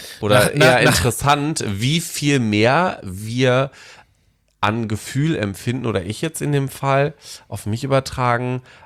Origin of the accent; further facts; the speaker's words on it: Paderborn, North Rhine-Westphalia, Germany; wenn ich jetzt mal in meine Heimatstadt gucke, da sind ungefähr 200.000 Leute leben da. Ja, wo gar nicht. Paderborn, 150.000.